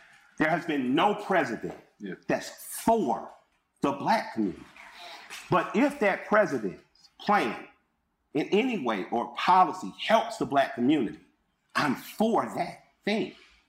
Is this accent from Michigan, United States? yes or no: no; Atlanta, Georgia, United States; I'm from Atlanta. So people had to learn how to cooperate here.